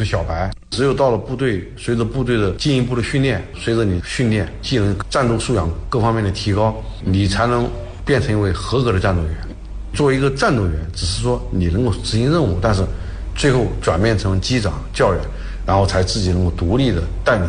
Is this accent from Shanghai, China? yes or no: no; Sichuan, China; 93年物质生活不是那么丰富，我们家是四川的，到北方吃不来馒头